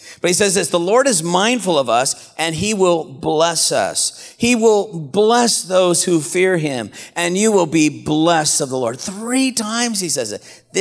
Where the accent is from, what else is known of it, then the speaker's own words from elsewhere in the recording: Houston, Texas, United States; Of course, I'm from Houston, Texas, and my wife and I couldn't get a direct flight